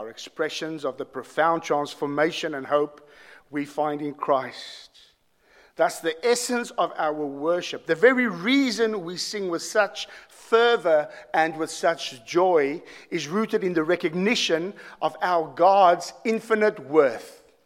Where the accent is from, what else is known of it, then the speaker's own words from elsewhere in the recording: South Africa; I'm South African. The nations have come. There's an American. The nations are here. When I grew up in South Africa, in the area we lived